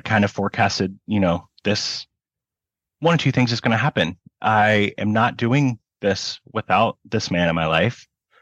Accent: Prince George, British Columbia, Canada; I was from Prince George.

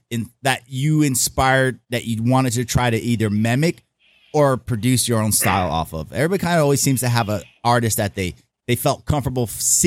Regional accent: Los Angeles, California, United States; I'm from Cali. I'm from L.A. So, you know, my cousins are all music producers out there.

